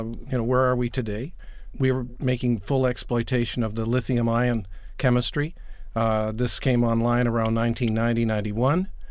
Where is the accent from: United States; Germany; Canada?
Canada; I'm originally from Canada, so you put me in an uncomfortable position.